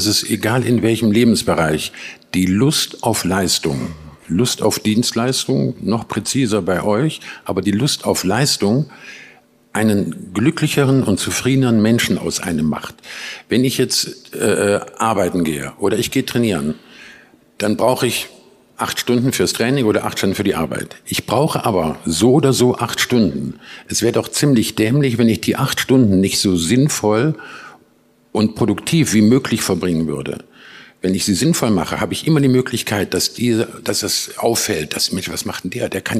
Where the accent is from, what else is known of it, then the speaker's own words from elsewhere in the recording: East Germany, Germany; born there; moved away; Bin in der ehemaligen DDR geboren. Kurz vor Mauerfall sind wir abgehauen, ja.